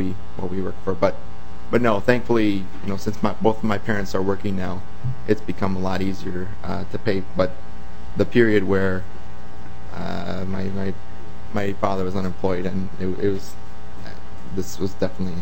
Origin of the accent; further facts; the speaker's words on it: Spring Grove, Minnesota, United States; I'm from Spring Grove, Minnesota, in the far southeast corner.